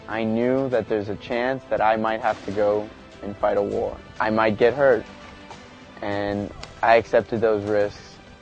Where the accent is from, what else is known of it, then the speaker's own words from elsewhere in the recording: San Antonio, Texas, United States; now in Israel; I am from San Antonio, Texas. I'm a lone soldier, and I'm a sniper in the unit Oblev Golani.